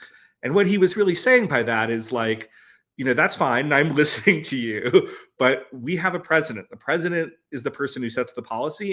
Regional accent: North Carolina, United States; now in Montana, United States; I grew up in North Carolina.

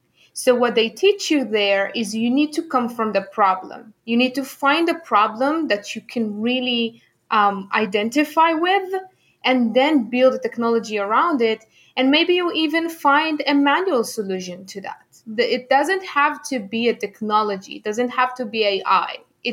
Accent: Israel; English is a second language; I was born and raised in Israel. This is why I have this difficult name to pronounce.

